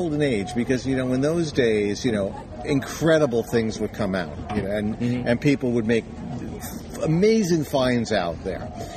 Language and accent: English; Connecticut, United States; moved away as an adult; also born or lived in New York; Well, I grew up in Connecticut and in New York, and I never liked the hot weather. I never liked the extreme cold weather. So right after high school, I came out here to the Bay Area.